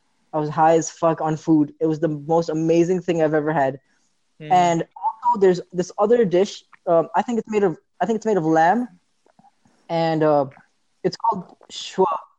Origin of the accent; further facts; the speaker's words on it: Saudi Arabia; since I grew up in Saudi, I never really had like amazing food.